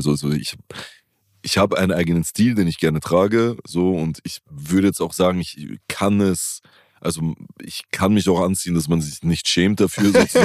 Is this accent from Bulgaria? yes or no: no; Italy; das ist irgendwo ein Teil unserer Kultur